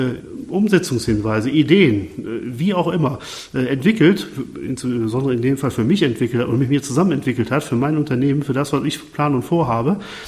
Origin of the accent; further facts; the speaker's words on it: Lohmar, North Rhine-Westphalia, Germany; Ich komme aus Lohmar, das ist in Deutschland, in der Nähe von Köln.